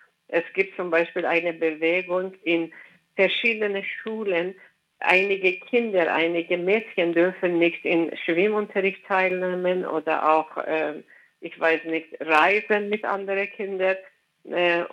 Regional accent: Iran; German is a second language; Also besonders ich komme aus dem Iran

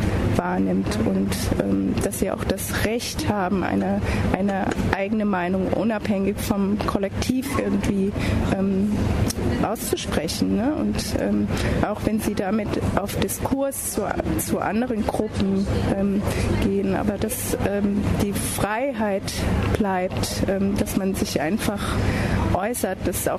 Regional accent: Berlin, Germany; ich komme aus Berlin.

